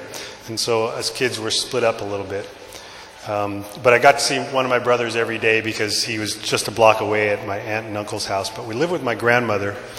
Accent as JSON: {"language": "English", "town": "Pico Rivera", "region": "California", "country": "United States", "tie": "born there", "said": "I was born in Pico Rivera, California in 68, and that's where Chris is from."}